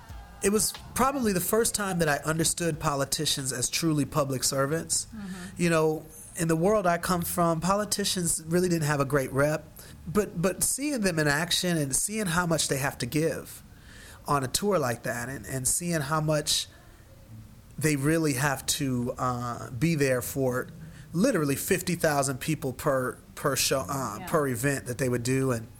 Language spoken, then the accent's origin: English; United States; It really sort of opened up America, even though I'm American.